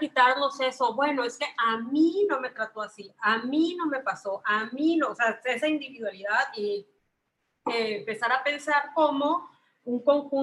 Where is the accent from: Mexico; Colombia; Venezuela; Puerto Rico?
Mexico; yo soy mexicana y pues, hay muchas, ¿no?